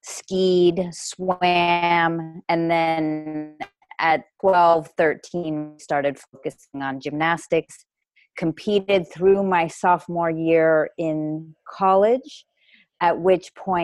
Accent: Colorado, United States; I grew up in Colorado, and I was a multi-sport athlete until around age 12 or 13.

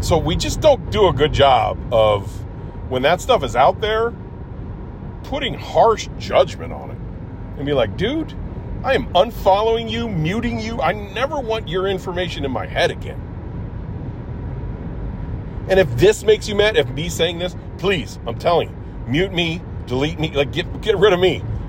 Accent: Illinois, United States; like I grew up in the St. Louis area, Metro East

